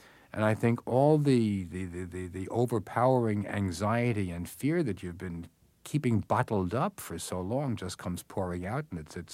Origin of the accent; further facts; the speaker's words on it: United States; now in Tel Aviv, Israel; I was, in fact, and am, an American Jewish correspondent based in Tel Aviv.